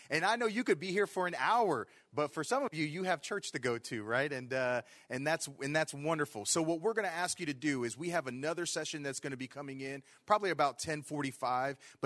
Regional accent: Brazil; It just so happened to be my hometown, where I was born, where my dad is from, where his family lives. It's in the middle of nowhere.

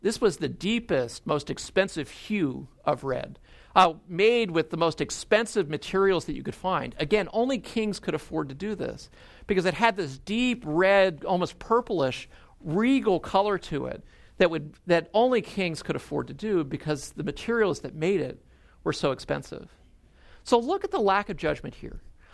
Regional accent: California, United States; I mean, I came from Southern California. I mean, if you say woe, it's more, whoa, dude, surf's up.

